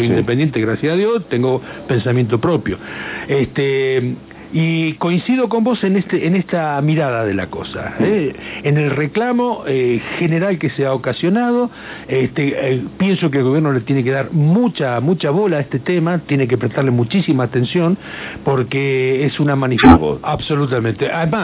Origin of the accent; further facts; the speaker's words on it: Argentina; Y yo, honestamente, como argentino, en ese aspecto.